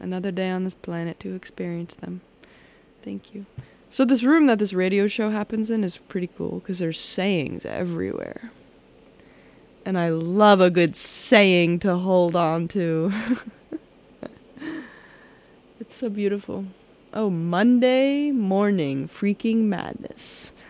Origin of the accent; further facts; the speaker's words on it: New Jersey, United States; now in Massachusetts, United States; I grew up in New Jersey, which I have loved. I loved the time I had there, yes. And I'm glad I'm not there anymore.